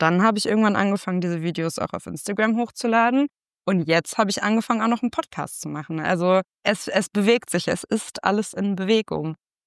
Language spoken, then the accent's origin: German; Bielefeld, North Rhine-Westphalia, Germany; ich bin auch im Vorstand der Linken hier in Bielefeld, wo ich herkomme.